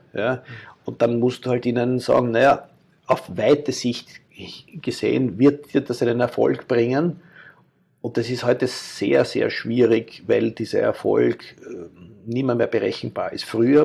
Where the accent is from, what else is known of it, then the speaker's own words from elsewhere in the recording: Austria; Ich sehe mich also nicht als Österreicher oder Europäer. Ich bin jemand mit österreichischem Background und mit Kultur, mit dem ich aufgewachsen bin